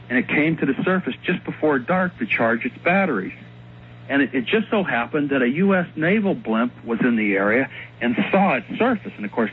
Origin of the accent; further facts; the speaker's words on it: Tampa Bay, Florida, United States; as I grew up in Tampa Bay, one reoccurring story which always interested me was the story of the sunken German U-boat that was supposed to be sunk off Tampa Bay.